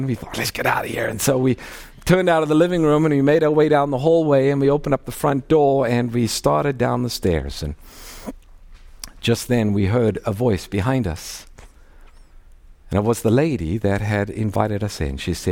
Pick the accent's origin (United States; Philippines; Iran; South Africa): South Africa; I grew up in Africa, grew up in South Africa